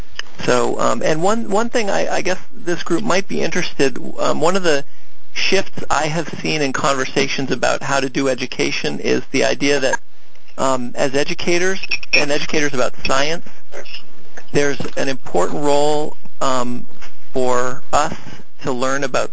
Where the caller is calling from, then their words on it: Boston, Massachusetts, United States; I'm calling from Boston from the New England Aquarium.